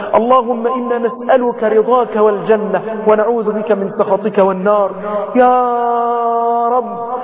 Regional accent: Egypt; أن تحفظ بلدنا مصر وسائر بلاد المسلمين من كل سوء.

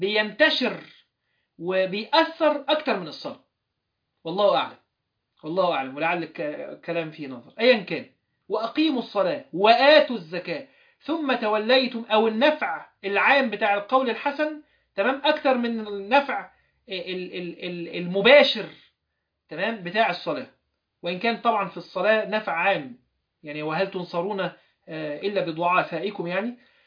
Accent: Alexandria, Alexandria Governorate, Egypt; واحنا صغيرين كنا بنركب عندنا حاجه في اسكندريه اسمها الترام، تمام، الترام، حد هنا اسكندراني يا جماعه يقول لي انا اسكندراني، فرحني ان انا مش لوحدي

